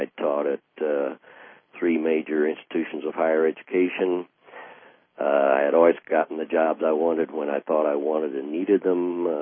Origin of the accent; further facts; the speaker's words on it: Columbus, Indiana, United States; when I was a little guy growing up in Columbus, Indiana, every beautiful day that you just mentioned with the sunshine out